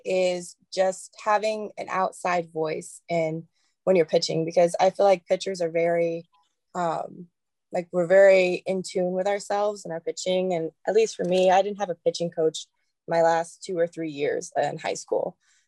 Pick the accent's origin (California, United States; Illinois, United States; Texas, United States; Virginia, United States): Texas, United States; because I'm from Texas, so we got all the channels.